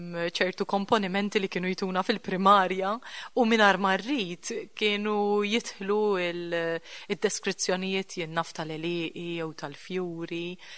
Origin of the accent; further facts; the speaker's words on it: Rabat, Western Region, Malta; aħna familja mir-Rabat